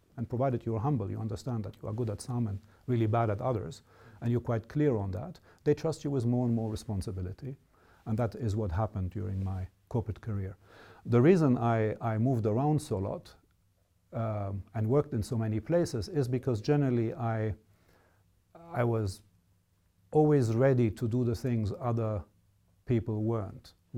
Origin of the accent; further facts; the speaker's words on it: Cairo, Cairo Governorate, Egypt; growing up in Egypt, which is both a beautiful place. Cairo is a massive city. It's a very difficult place.